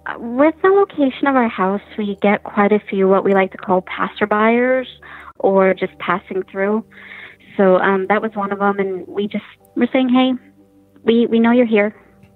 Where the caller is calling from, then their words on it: Mission Viejo, California, United States; I'm calling from Mission Viejo, California.